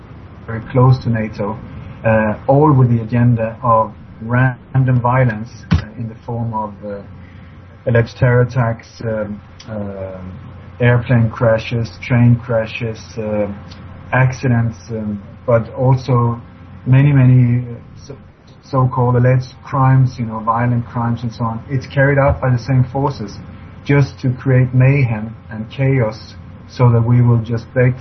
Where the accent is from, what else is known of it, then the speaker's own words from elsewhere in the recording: Sweden; also born or lived in Denmark; I was born in Denmark, grew up in Sweden, have moved around in a lot in the world. I've traveled to some 40 different countries